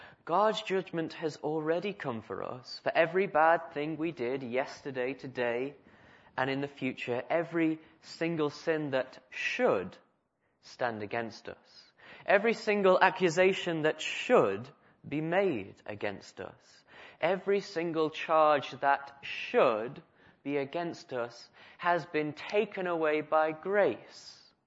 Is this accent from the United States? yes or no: no; United Kingdom; It's not just because we're British.